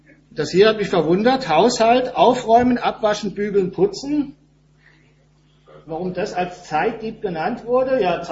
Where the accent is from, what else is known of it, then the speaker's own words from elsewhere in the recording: Rhineland, Germany; Ich bin ja auch Gast hier, wie ihr an meiner niederbayerischen Aussprache hört, stamme ich aus dem Rheinland.